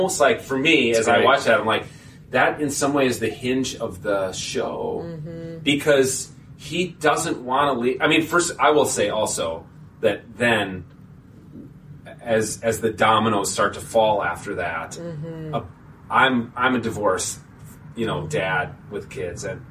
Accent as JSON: {"language": "English", "region": "Minnesota", "country": "United States", "tie": "born or raised there", "said": "I didn't know any atheists growing up in Minnesota. Like, everyone was Lutheran or Catholic and a few Jews, and that was it."}